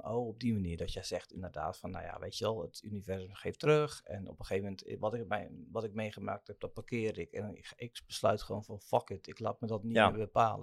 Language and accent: Dutch; Zeeland, Netherlands; Nee, ik kom uit Zeeland.